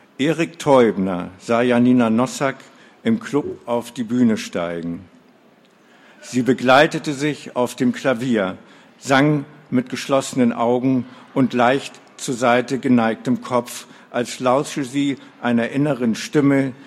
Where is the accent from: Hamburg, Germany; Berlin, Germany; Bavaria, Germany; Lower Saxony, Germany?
Hamburg, Germany; Ich komme aus Hamburg.